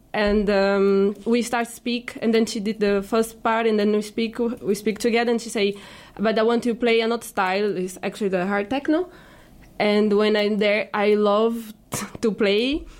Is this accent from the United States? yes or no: no; Brazil; English is a second language; I'm from Brazil